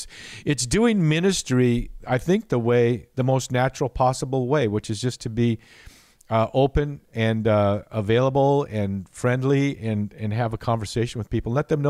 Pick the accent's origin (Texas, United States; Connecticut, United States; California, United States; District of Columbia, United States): California, United States; also born or lived in Powers Lake, North Dakota; But no, I was born in Powers Lake, and as a kid, I lived there, I think, 2 years, and then moved to California. Then I came back for two more years